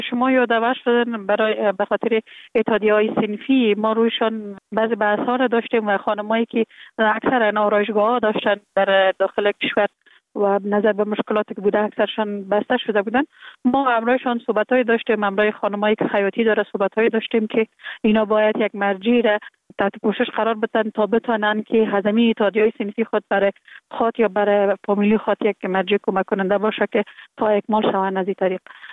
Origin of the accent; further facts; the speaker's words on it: Kabul, Afghanistan; born there; که به خلاص شوهرمون با خود پیوند دادیم در کابل زندگی میکنم. در کابل متولد شدیم. در سال 1363 در یک خانواده روشن فکر، خانواده که از جمله خانواده های اهل معارف کشور بودن، متولد